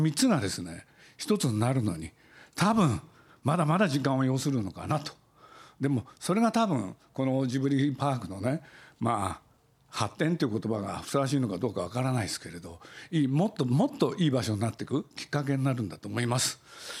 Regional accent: Nagoya, Aichi, Japan; 自分名古屋出身で僕がいて

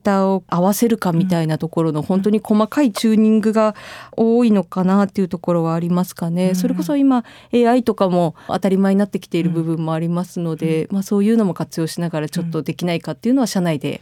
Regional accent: Owase, Mie, Japan; 自分の出身地のような尾鷲市のような地域にスポットライトが当たる未来を作りたい

